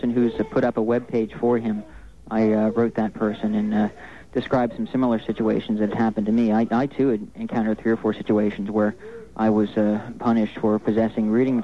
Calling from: Philadelphia, Pennsylvania, United States; I'm calling from Philadelphia.

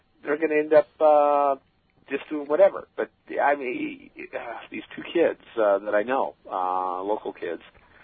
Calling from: East Setauket, New York, United States; I'm from East Setauket.

